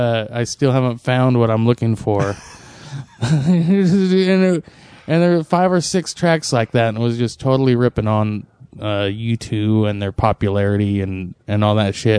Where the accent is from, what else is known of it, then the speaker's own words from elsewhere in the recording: Pacific Northwest, United States; accent: Northwest; my accent's too thick that from the Northwest that I have to.